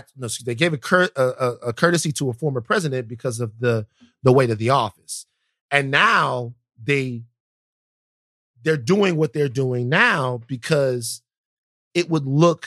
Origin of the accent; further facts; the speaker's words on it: United States; And as an American, I think a lot of Americans should be interested